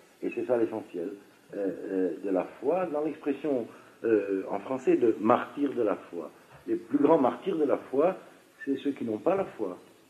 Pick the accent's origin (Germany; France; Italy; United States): France; Je suis français, gamarnou, un point, c'est tout.